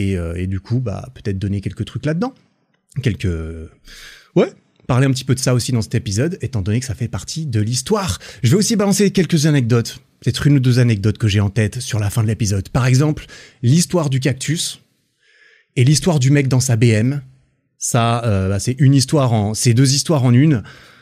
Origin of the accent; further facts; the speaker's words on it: Romandy, Switzerland; la région suisse francophone, là d'où je viens, c'est la deuxième partie, la deuxième plus grande partie du pays, où on parle français, voilà, concrètement. Comme c'est mon cas.